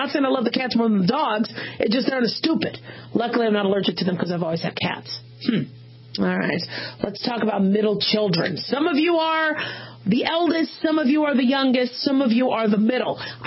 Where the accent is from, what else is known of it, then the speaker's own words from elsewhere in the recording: Phoenix, Arizona, United States; I grew up in Phoenix in the desert. A lot of Black Widows, scared to death of Black Widows.